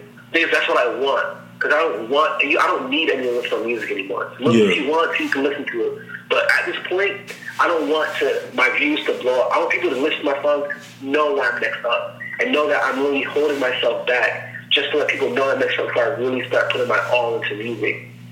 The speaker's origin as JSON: {"language": "English", "region": "North Carolina", "country": "United States", "tie": "born or raised there", "said": "I grew up in North Carolina, but like all my really heritage is in Jamaica. Like, when I first came here, I got made fun of for being Jamaican."}